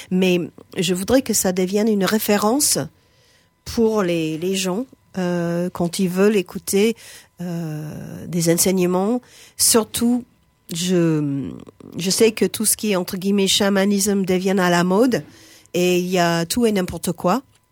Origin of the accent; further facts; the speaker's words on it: United States; now in France; En fait, je suis américaine, j'ai grandi en Amérique, oui. Mais quand j'ai vu que j'allais rester en France, j'ai demandé la nationalité.